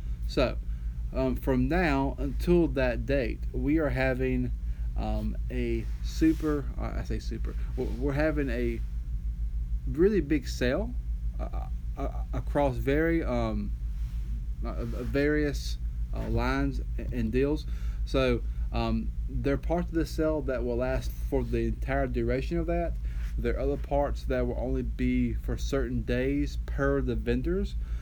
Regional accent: the South, United States; accent: Southern; as we say in Southern dialect, in my bourgeois accent, I ain't got any room.

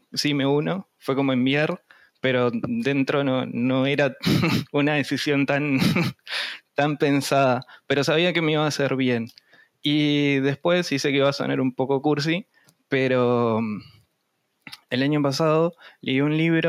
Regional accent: Salto, Uruguay; Vivo en Salto, nací, crecí y todo en Salto. Salto, Uruguay, queda muy al norte de Uruguay. Y respecto a Argentina, sería enfrente a Entre Ríos.

